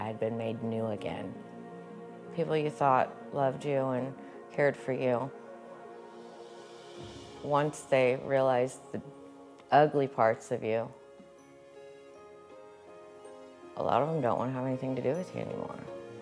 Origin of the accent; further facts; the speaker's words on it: Michigan City, Indiana, United States; I was born and raised in Michigan City, Indiana.